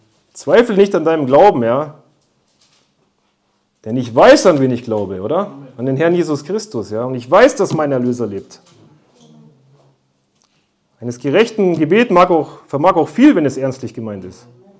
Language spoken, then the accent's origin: German; Germany; gerade als Deutscher, ja, das ist unser Vaterland, unsere Muttersprache, ja, das ist unser christliches Erben.